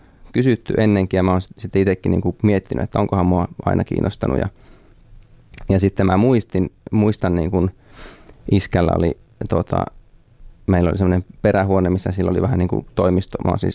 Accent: Ullava, Central Ostrobothnia, Finland; Se on tuolla Ullavassa Keski-Pohjanmaalla ja Ullava on siis nykyään osa Kokkolaa, että varmaan se paremmin sijoittuu kartalle monella. semmoinen pieni 1000 asukkaan paikkakunta. Siellä on kasvanut.

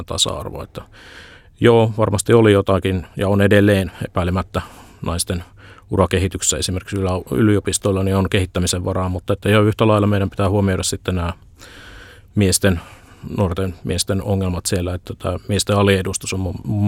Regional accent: Kokkola, Central Ostrobothnia, Finland; now in Helsinki, Finland; olen kyllä syntynyt Helsingissä, mutta aika pitkälle olen viettänyt lapsuusvuoteni Kokkolassa

